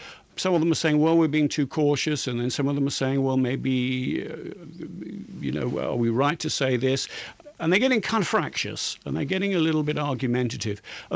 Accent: England, United Kingdom; Sorry, I'm English, so I talk about methane.

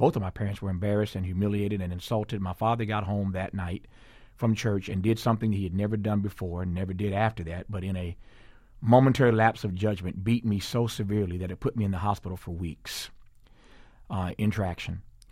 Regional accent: Indiana, United States; Well, I grew up in Indiana, as I said earlier.

